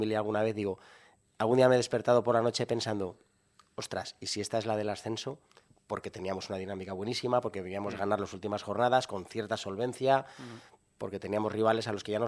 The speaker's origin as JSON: {"language": "Spanish", "region": "Aragon", "country": "Spain", "said": "No voy a salir gallego. Yo soy aragonés y de pura cepa."}